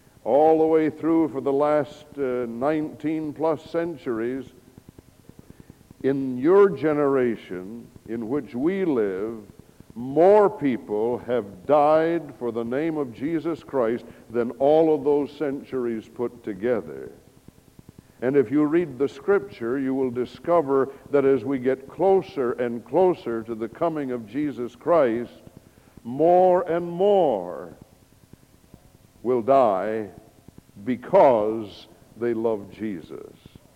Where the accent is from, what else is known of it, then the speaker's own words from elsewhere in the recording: United States; I grew up in the United States, where they have what's called the Bill of Rights